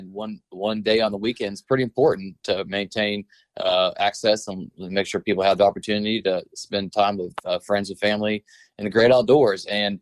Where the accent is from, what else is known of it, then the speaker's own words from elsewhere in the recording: the Carolinas, United States; growing up in the Carolinas, you know, neither state offered Sunday hunting.